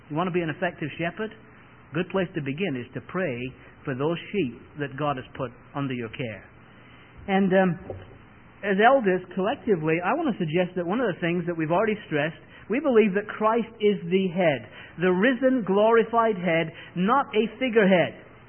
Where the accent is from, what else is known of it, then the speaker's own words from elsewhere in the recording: England, United Kingdom; now in United States; as an Englishman, I'm just not used to.